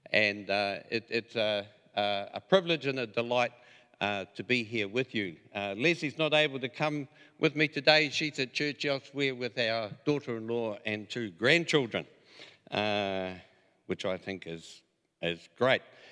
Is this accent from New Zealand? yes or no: yes; Auckland, New Zealand; also born or lived in Te Whaiti; And then when I was about four, we moved to Auckland, and we ended up living in Panmure.